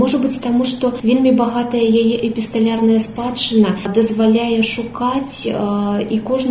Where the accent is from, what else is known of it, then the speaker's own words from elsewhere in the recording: Grodno, Grodno Region, Belarus; born there; я нарадзілася ў Гродні, дзе яна пражыла больш палову свайго жыцця